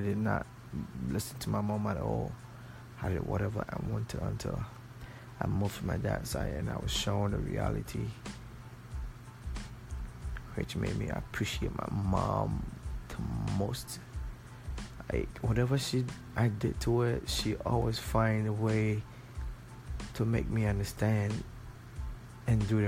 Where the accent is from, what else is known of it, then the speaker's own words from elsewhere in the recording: Ghana; English is a second language; now in United States; I'm a male from Ghana, West Africa. I've been here for 2 years